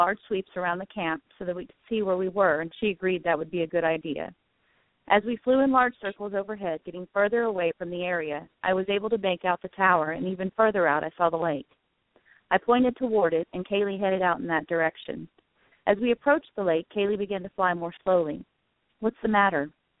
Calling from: South Carolina, United States; Well, I'm calling from South Carolina, and we have just been inundated with storms

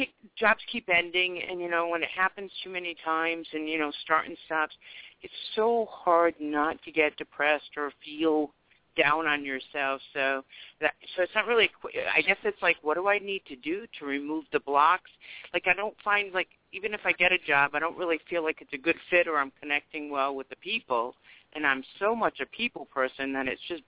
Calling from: Rhode Island, United States; In Rhode Island.

